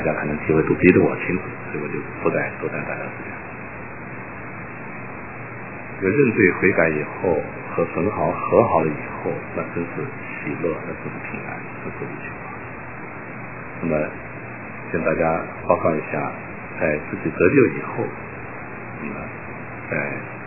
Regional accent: United States; 我简直不敢跟别人说我是美国来的

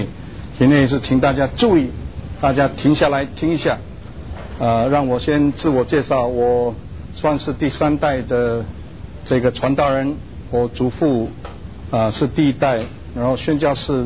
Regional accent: Philippines; 尤其当我父亲带领我们到了南洋，我在菲律宾出生，在那边土生土长。

